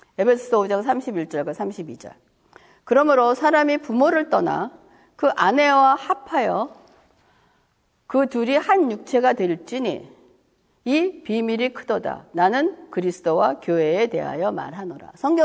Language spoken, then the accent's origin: Korean; South Korea; 뭐 다 문화가 다르지만 우리는 이제 한국 사람이니까 한국에 대해서 생각을 한다면